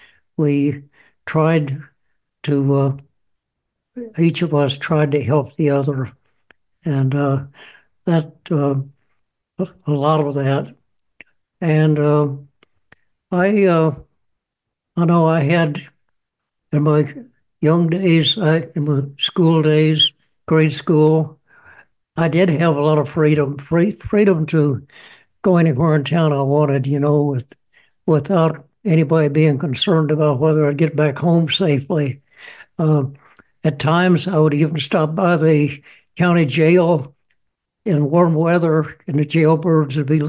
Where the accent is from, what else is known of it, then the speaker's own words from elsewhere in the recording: Winchester, Kentucky, United States; born there; I was born in Winchester, Kentucky. It's a town in central Kentucky, about 15 miles east of Lexington. And I was born in 1927.